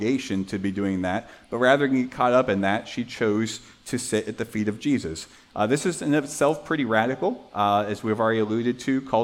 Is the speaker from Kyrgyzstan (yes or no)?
no; Mexico; Growing up in Mexico, it's very common.